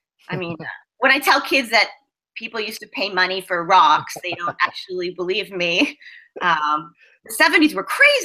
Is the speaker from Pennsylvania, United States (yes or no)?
yes; Pennsylvania, United States; I grew up in Pennsylvania, and we had a pretty free-range childhood.